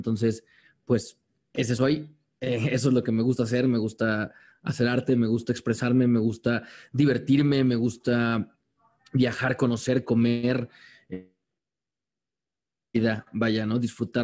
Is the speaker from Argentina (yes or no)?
no; San Luis Potosí, Mexico; now in Mexico City, Mexico; Yo me crié en San Luis Potosí, soy de la Ciudad de México, pero me crié en San Luis Potosí. Llevo casi 10 años desde que regresé de San Luis Potosí a la Ciudad de México para dedicarme 100% a la actuación.